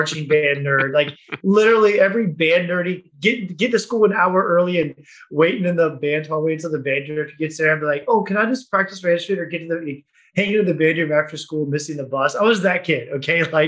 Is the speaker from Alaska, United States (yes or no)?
no; Virginia, United States; I grew up in Virginia.